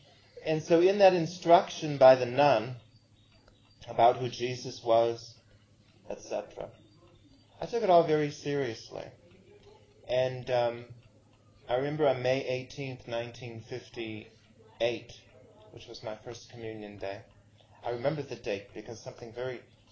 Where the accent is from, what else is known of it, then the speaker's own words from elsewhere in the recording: Buffalo, New York, United States; born there; I was born in Buffalo, New York, which is a terrible place to be born, really.